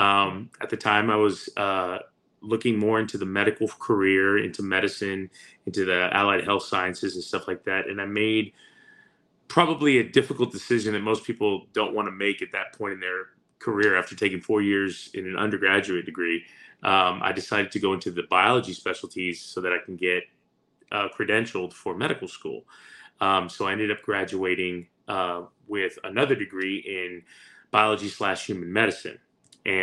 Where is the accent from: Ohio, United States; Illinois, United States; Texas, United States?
Texas, United States; Corpus Christi; also born or lived in Laredo; I did actually get born and raised in Corpus Christi. My father was a railway worker, so we kind of moved back and forth to Laredo a lot.